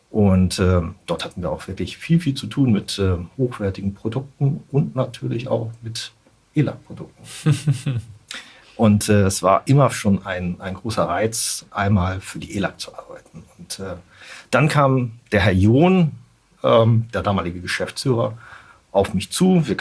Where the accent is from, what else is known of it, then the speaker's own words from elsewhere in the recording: Kiel, Schleswig-Holstein, Germany; Ich bin Kieler, geboren in Kiel